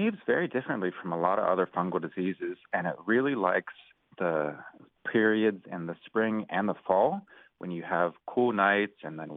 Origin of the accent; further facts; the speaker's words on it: Zimbabwe; also born or lived in Cape Town, South Africa; now in United States; I grew up in Zimbabwe actually, and 14 years in Cape Town, South Africa.